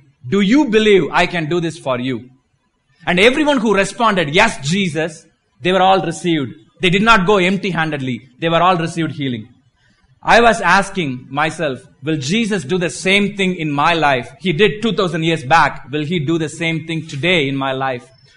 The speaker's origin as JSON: {"language": "English", "town": "Atlanta", "region": "Georgia", "country": "United States", "said": "And also I'm doing some ministry in Atlanta, Georgia. I'm from Atlanta, Georgia."}